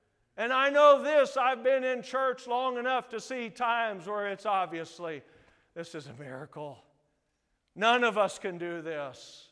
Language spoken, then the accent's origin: English; South Dakota, United States; I'm from South Dakota. We know a lot of things about North Dakotans.